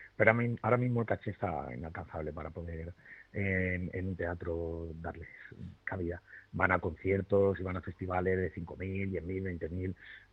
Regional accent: Valencian Community, Spain; de mi tierra, de Valencia, y ahí, que era algo que yo estoy enamorado de mi tierra

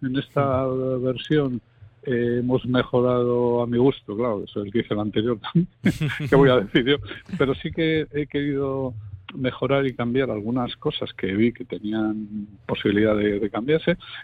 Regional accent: Bilbao, Basque Country, Spain; ya sabéis cómo somos los vascos, porque yo soy de Bilbao también.

